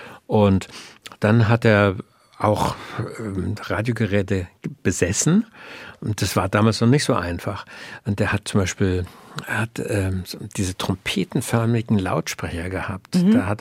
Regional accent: Munich, Bavaria, Germany; born there; Aber ich bin in München geboren, haarscharf.

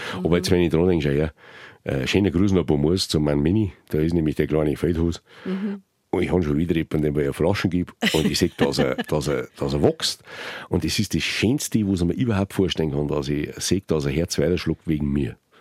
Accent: Bodenmais, Bavaria, Germany; denn ich komme aus Bodenmais, Bergbauort, da sagen wir auch Glück auf.

